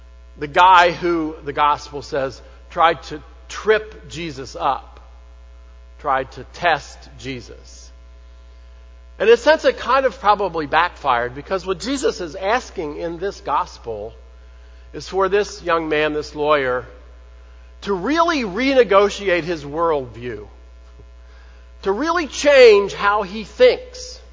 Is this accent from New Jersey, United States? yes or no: no; Cincinnati, Ohio, United States; when I was growing up in Cincinnati, I grew up a little Catholic boy